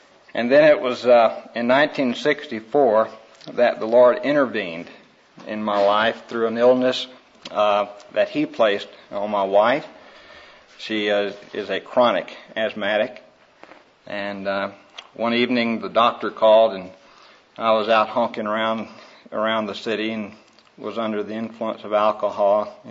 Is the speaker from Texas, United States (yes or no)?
yes; Lela, Texas, United States; born there; I was born up in Leela, Texas, on Highway 66 between Shamrock, Texas, and Amarillo.